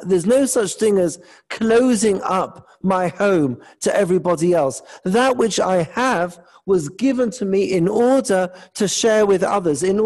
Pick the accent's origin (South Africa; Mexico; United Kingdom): United Kingdom; England; moved away; I don't know if you can tell, I'm originally from England.